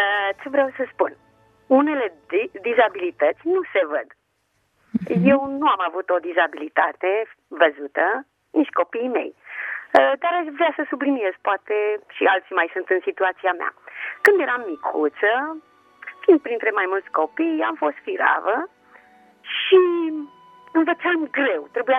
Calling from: Pitești, Argeș, Romania; din Pitești.

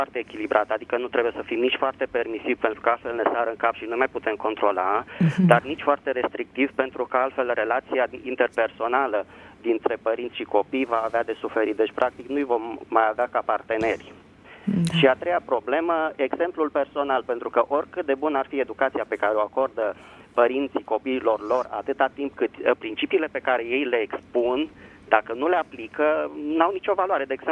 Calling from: Bucharest, Romania; din București.

